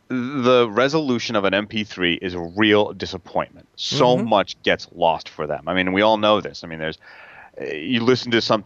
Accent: New York, United States; Hey, look, coming from the Hamptons, I grew up in the Hamptons.

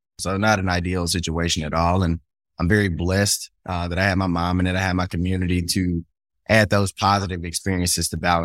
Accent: Shreveport, Louisiana, United States; born there; I was born in Cedar Grove here in Shreveport. It's one of the poorest communities and neighborhoods here.

